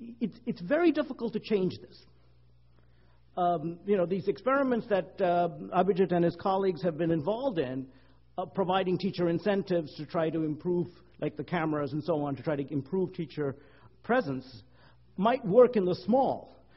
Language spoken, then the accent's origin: English; Sri Lanka; even though I'm from Sri Lanka, I only learned this stuff when I was working in South Asia